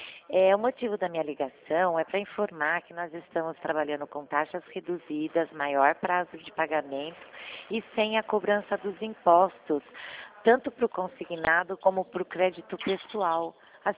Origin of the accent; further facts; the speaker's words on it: Sorocaba, São Paulo, Brazil; Eu sou de Sorocaba.